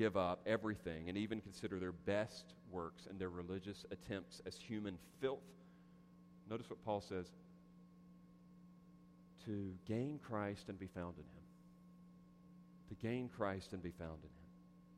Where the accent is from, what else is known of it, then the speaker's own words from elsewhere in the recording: the South, United States; And I'm not making that up just because I'm from the South.